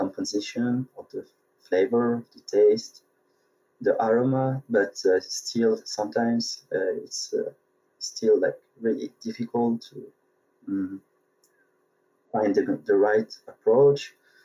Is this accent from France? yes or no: yes; France; also born or lived in Tunisia; I'm from France and Tunisia, both. So I was born in France, but I spent part of my life in Tunisia too. So I grew up between the two cultures